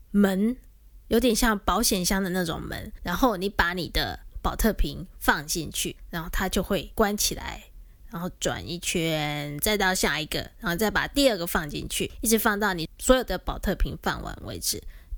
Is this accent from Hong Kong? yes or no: no; Taiwan; 我记得小时候在台湾买米酒都可以退瓶哦，然后退瓶可以收到几块钱台币吧